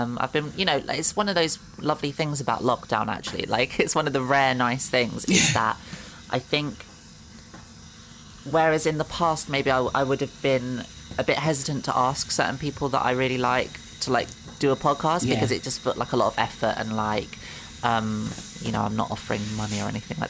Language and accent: English; Catford, London, United Kingdom; I was born and raised in Catford Town. So I can handle myself.